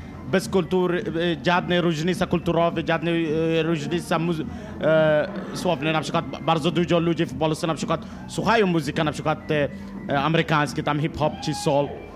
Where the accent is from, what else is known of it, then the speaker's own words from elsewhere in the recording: Wadi Halfa, Northern, Sudan; Polish is a second language; now in Poland; Ja się urodziłem w Sudanie nad Nilem, w takim miasto, które się nazywa Wadi Halfa. Krokodylewo, jak chłopcy mówią, to jest Wadi Halfa, na granicy Sudany z Egiptem. Ja skoczyłem, zdałem maturę i mi wysłali na studium do Polski.